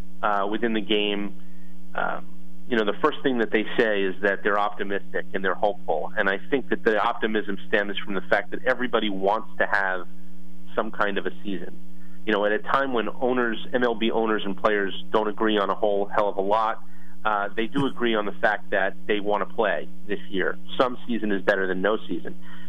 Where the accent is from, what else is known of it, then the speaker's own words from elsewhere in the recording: New Jersey, United States; I mean, growing up in New Jersey and then being around him a little bit